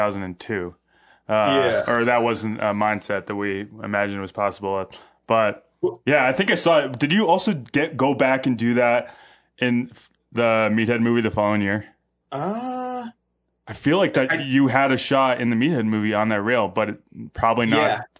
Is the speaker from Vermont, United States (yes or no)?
yes; Vermont, United States; because growing up in Vermont myself, I remember looking at that rail way back in the day